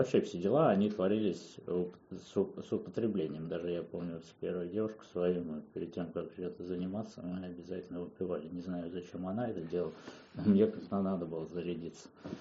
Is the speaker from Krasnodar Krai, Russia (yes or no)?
no; Saint Petersburg, Russia; born there; я родился в Питере